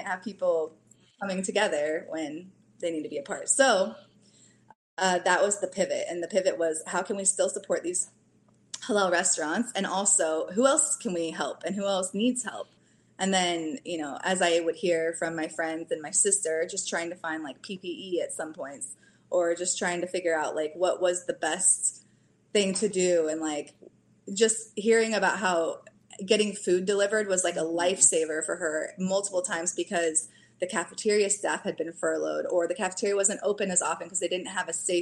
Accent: Kansas City, United States; So I was born and raised in Kansas City area.

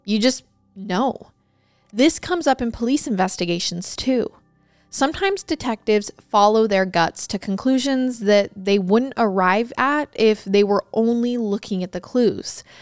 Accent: Idaho, United States; Grissom actually grew up in Idaho, where I grew up, and went to a college that was an hour away from my hometown and graduated from there.

